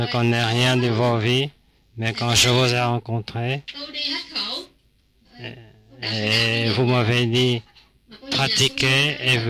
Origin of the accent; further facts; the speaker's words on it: Perpignan, Occitanie, France; Je viens de Perpignan et j'ai deux familles.